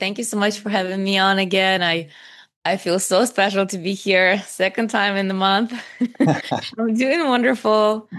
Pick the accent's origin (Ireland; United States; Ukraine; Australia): Ukraine; Zaporizhzhia, Zaporizhzhia Oblast; first language Russian; English is a second language; also born or lived in Kyiv area; because I was born in Zaporizhia, and Zaporizhia is a Russian-speaking city.